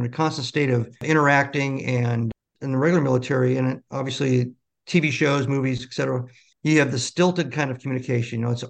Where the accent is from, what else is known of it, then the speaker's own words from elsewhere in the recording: Nebraska, United States; also born or lived in Japan / Hawaii; I was born and raised in Nebraska for the most part, traveled a little bit in my teens because my father worked for the Department of the Army. So I was in Japan, Hawaii.